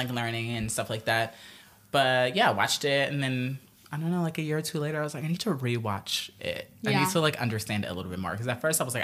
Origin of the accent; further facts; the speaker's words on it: Omaha, Nebraska, United States; No. I'm from Omaha.